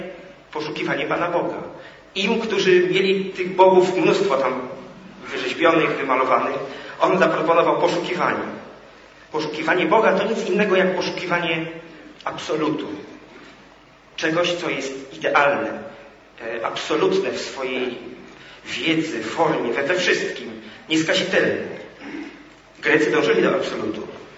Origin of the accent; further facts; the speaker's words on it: Miechów, Lesser Poland, Poland; also born or lived in Kraków; Wychowałem się tutaj, w Miechowie, w Krakowie, w Europie.